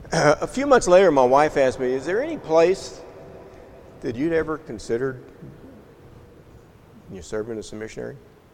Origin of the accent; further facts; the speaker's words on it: Houston, Texas, United States; now in Carthage, United States; So in 2012, we moved to Carthage. From growing up in Houston in a subdivision with wall-to-wall people to now living 12 miles out of Carthage in the country where we only have two neighbors within half a mile.